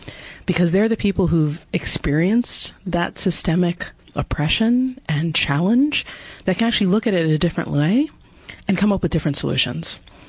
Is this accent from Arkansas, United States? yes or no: no; New Jersey, United States; But, you know, I grew up in New Jersey, so a Garden Stater.